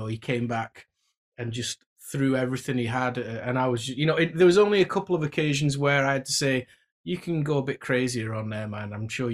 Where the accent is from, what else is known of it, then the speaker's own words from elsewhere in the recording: Methley, Yorkshire and the Humber, United Kingdom; born there; I was born in Methley, which is near Castleford, Wakefield sort of area in West Yorkshire.